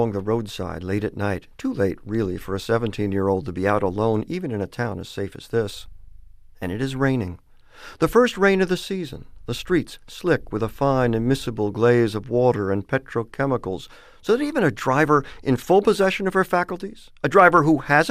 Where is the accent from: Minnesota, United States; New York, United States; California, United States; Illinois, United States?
New York, United States; As you know, and as this preface says, I grew up in New York in a mainly Jewish community.